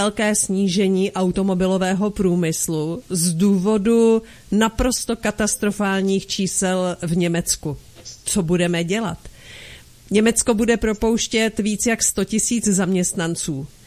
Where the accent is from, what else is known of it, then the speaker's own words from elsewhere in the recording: Kraslice, Karlovy Vary Region, Czechia; Já musím říct, že jsem z Kraslic, na okrese Sokolov tam byla nemocnice zrušena.